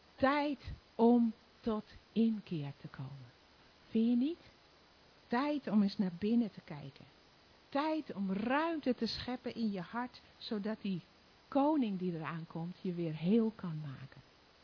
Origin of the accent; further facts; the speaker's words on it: Amsterdam, North Holland, Netherlands; En dan moet ik even als Amsterdammer, begeef ik me op glad ijs.